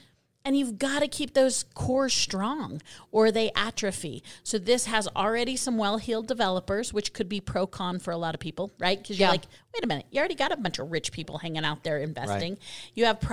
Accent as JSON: {"language": "English", "town": "Denver", "region": "Colorado", "country": "United States", "said": "I'm originally from Denver, and the baseball conversations in Denver went on for almost two decades."}